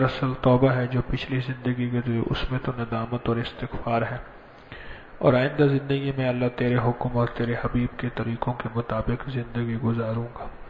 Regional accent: Karachi, Sindh, Pakistan; میں کراچی سے آیا ہوں.

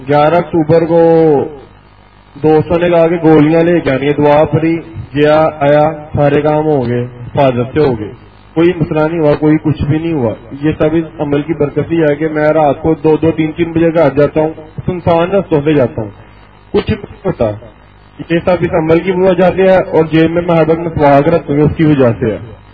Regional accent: Lahore, Punjab, Pakistan; میں لاہور سے ہوں.

